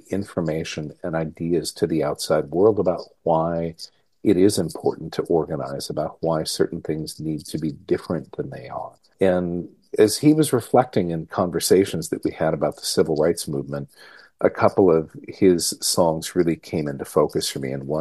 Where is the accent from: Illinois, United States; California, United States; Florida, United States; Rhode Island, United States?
Illinois, United States; Rockford; And my hometown of Rockford, Illinois was one of those places. I don't live in Rockford anymore, but I have fondness in my heart for that city.